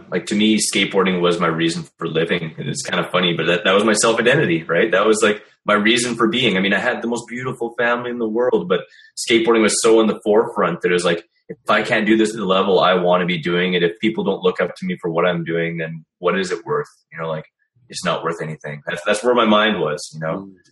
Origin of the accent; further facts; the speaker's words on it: Saskatoon, Saskatchewan, Canada; I went to a bookstore in my hometown in Saskatoon, Saskatchewan, Canada